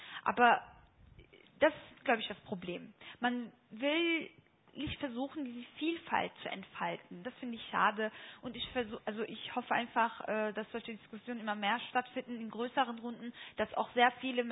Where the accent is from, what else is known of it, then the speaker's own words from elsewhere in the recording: Germany; Und wenn ich dann sage, ich komme aus Deutschland, reicht das auch nicht.